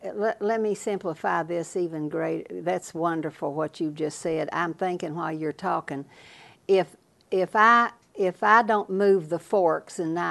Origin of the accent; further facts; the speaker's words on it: Kentucky, United States; Well, you know, I came from the Eastern Kentucky Mountains.